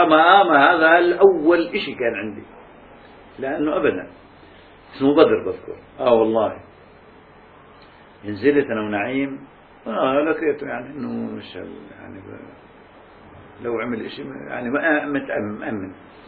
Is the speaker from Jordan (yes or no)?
no; Palestine; قلت له فلسطيني خير يا شو بدك